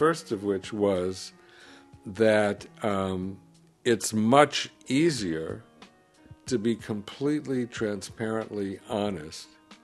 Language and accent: English; New York, United States; Growing up in New York, right in the middle of all